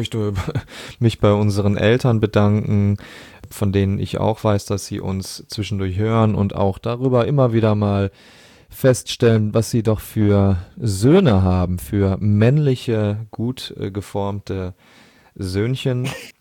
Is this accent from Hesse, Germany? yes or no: no; North Rhine-Westphalia, Germany; Basti, einem meiner besten Freunde in meiner Heimat am Niederrhein